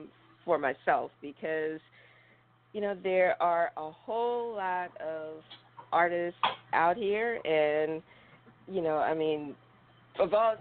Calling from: California, United States; I'm here in sunny California.

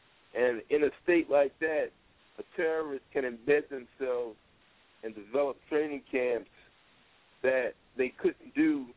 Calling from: Philadelphia, Pennsylvania, United States; I'm calling from South Philadelphia. South Philadelphia.

